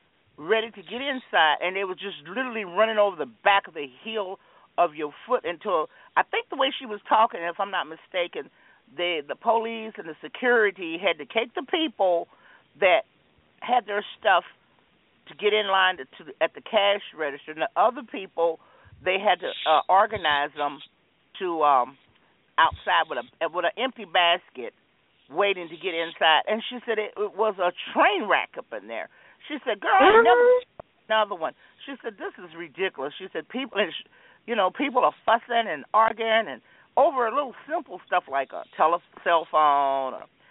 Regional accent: Kentucky, United States; And Walmart in the little hometown where I was born and raised at in Kentucky, okay?

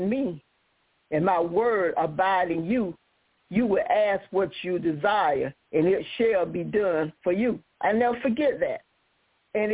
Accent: Lumberton, United States; when I was staying in my hometown in Lumberton, I was there and I was looking out the window at this tree

